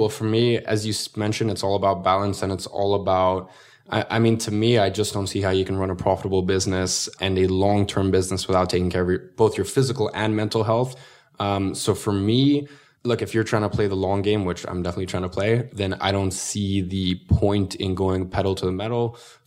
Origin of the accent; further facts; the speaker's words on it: Dagestan, Russia; English is a second language; now in London, United Kingdom; No, originally from Russia. Have you ever seen Borat?